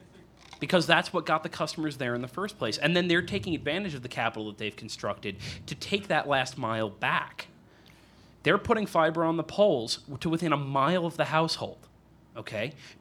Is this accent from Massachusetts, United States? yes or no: yes; Boston, Massachusetts, United States; I'm from the East Coast. I'm from around the Boston area.